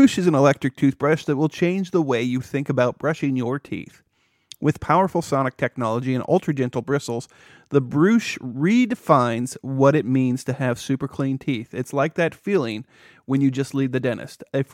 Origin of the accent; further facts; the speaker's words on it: Montana, United States; You were doing the equivalent that that I was doing when I was growing up in Montana. In a truck stop town, basically.